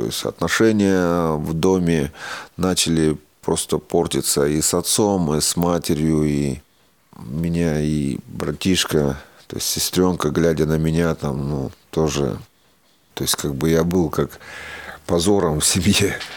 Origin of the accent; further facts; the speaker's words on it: Argayash, Chelyabinsk Oblast, Russia; born there; Я родился в России, в Челябинской области, в небольшом поселке Аргаяш.